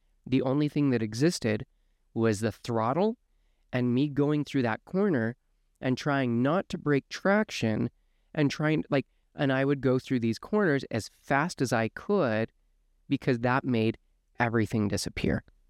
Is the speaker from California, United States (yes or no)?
no; Utah, United States; You know, growing up in Utah, one of the very popular things for parents to do is get your kids into like dancing, art, music.